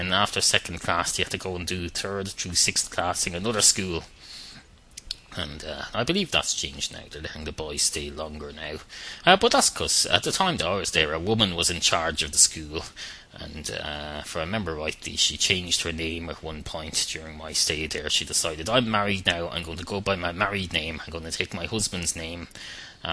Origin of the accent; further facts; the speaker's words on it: Ireland; my responsibility as an Irish citizen